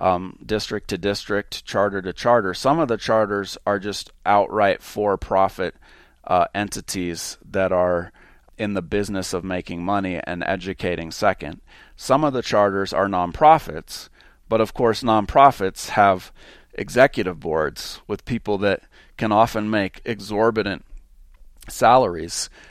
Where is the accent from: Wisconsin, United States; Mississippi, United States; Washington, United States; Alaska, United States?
Washington, United States; now in New Mexico, United States; In my home state of Washington, it's the SBAC test